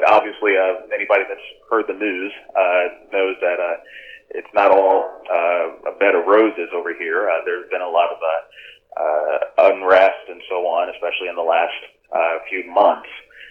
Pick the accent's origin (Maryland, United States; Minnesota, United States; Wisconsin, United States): Maryland, United States; which I'm from the Maryland area. My parents were born and raised in D.C., and I grew up in southern Maryland.